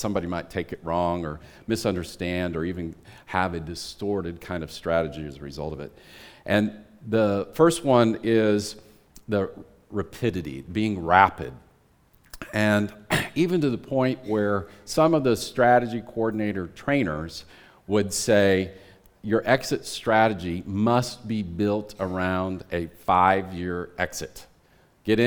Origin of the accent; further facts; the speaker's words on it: United States; and I'm from America, for crying out loud.